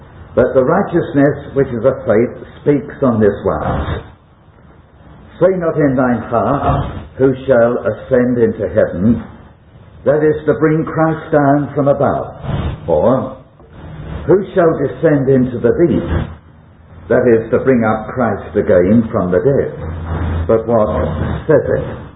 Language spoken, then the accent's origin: English; Bow, London, United Kingdom; I came originally from Bow in London.